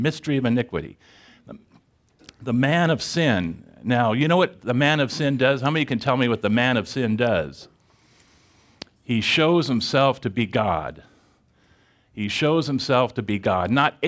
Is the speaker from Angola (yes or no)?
no; Salem, Oregon, United States; Anyhow, as he said … I'm from Salem, Oregon.